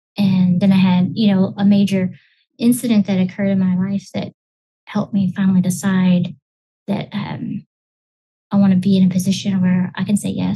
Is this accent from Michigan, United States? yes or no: no; Texas, United States; So I grew up in Texas. So I'm a Texas native, go Cowboys.